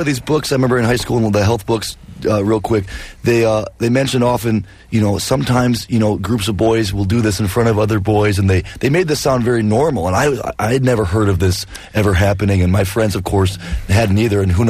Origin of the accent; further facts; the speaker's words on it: Michigan, United States; now in Seffner, United States; I grew up in Michigan. My parents are still there. My younger brother's still there. But I live in a town called Sefner, Florida.